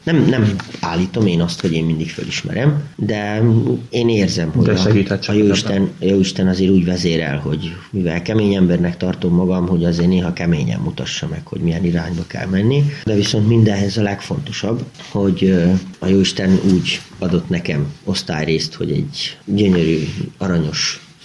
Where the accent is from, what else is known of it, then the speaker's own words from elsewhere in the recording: Kopačevo, Osijek-Baranja County, Croatia; én hát nem itt születtem, mert a szülészet az máshol volt, de a gyermekkoromat azt itt töltöttem Kopácson.